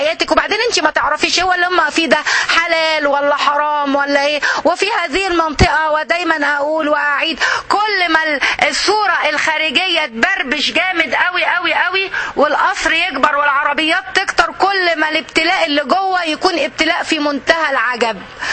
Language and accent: Arabic; Egypt; بنكتبهم احنا عندنا الحقيقة عندنا في مصر